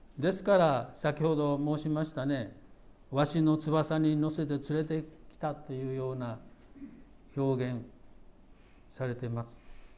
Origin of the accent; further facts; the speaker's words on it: Osaka, Japan; born there; 生まれは大阪です